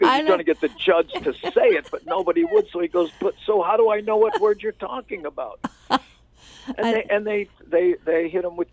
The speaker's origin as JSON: {"language": "English", "town": "Waianae", "region": "Hawaii", "country": "United States", "said": "even though I'm from Waianae, you know"}